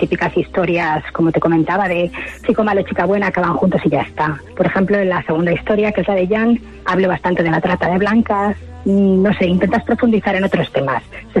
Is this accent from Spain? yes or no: yes; Guadalajara, Castilla-La Mancha, Spain; now in Madrid, Spain; Sí que te digo que soy muy de Guadalajara. Mis padres siguen viviendo en Guadalajara, yo ahora mismo vivo en Madrid y la verdad es que voy casi todos los fines de semana. Sí, además yo siempre recuerdo mi infancia en Guadalajara como algo muy especial.